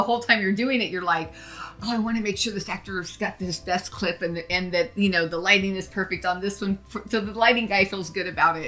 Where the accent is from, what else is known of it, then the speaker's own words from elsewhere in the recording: California, United States; now in Las Vegas, United States; And I feel like, because I am originally from California, I feel like, we always had that camaraderie.